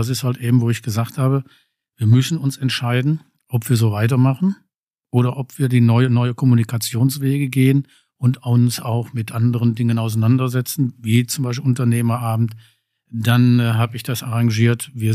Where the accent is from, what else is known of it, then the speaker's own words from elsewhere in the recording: Kirchhellen, North Rhine-Westphalia, Germany; Ja, ich bin gebürtig aus Kirchhellen.